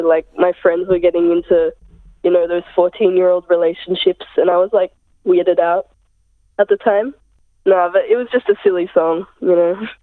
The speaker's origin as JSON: {"language": "English", "town": "Sydney", "region": "New South Wales", "country": "Australia", "said": "I'm 16. I'm from Sydney."}